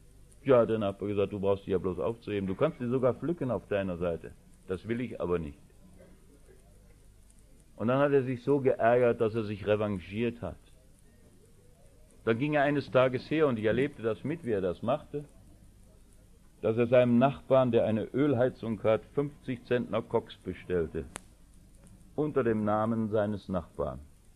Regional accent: Germany; dass wir als Deutsche, als Westdeutsche und Ostdeutsche seit 45 Jahren ohne Friedensvertrag leben

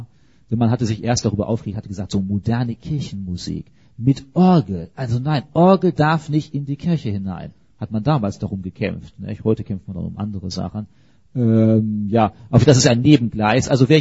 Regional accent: England, United Kingdom; Also ich muss sagen, die Stühle sind besser als damals bei uns in England.

